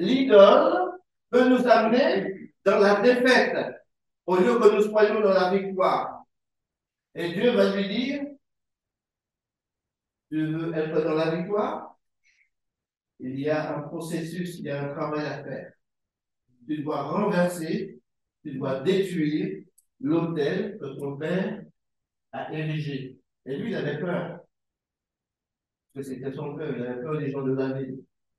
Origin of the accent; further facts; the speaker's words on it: Martinique; Je suis de la Martinique.